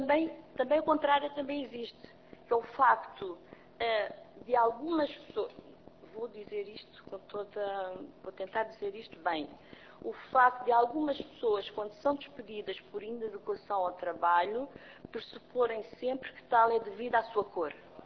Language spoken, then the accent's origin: Portuguese; Cape Verde; now in Portugal; Eu sou natural de Cabo Verde, como todos sabem, eu não me canso de dizer isto. E nós naquela altura, há uns anos atrás, nós não vínhamos de avião, vínhamos de barco